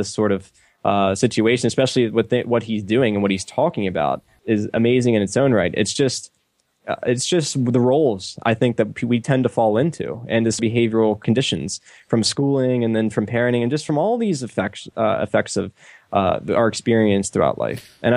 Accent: Northeast, United States; One could say it's a cultural difference. Obviously, we're from the Northeast.

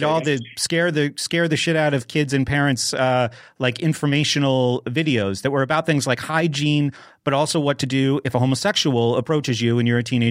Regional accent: New Hampshire, United States; And maybe it's just because I'm young and I'm from New Hampshire and I haven't seen a lot of things.

